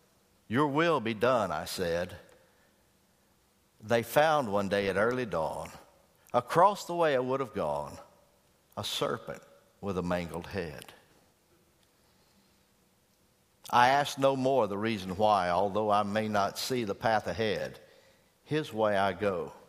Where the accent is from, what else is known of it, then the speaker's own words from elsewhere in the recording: United States; Because I'm like you. I'm an American.